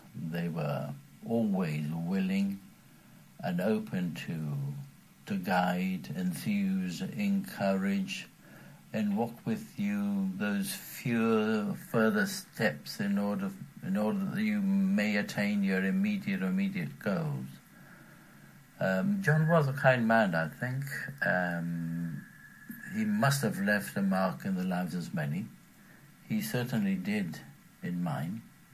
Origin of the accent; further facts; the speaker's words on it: Paraguay; from Paraguay.